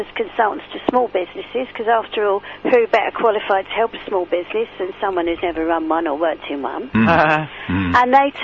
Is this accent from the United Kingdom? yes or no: yes; London, United Kingdom; also born or lived in Kent / Surrey; I grew up in South London, spent most of my life around Kent and Surrey.